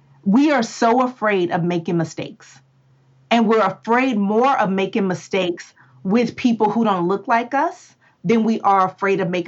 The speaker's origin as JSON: {"language": "English", "region": "Texas", "country": "United States", "said": "You know, I'm from Texas, so we get to say that, and that means we have cussed you all the way out."}